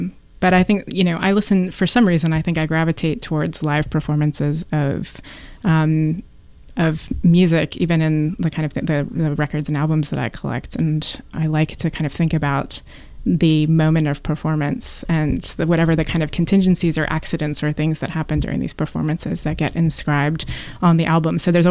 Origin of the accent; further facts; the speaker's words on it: Florida, United States; it reminds me so much of home. I'm from Florida.